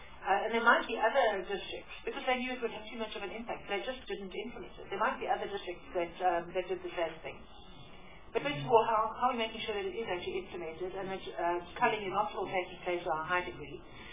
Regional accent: Eastern Cape, South Africa; Again, I'm from Eastern Cape.

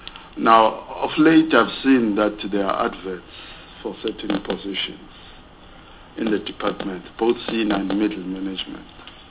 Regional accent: KwaZulu-Natal, South Africa; I come from KwaZulu-Natal

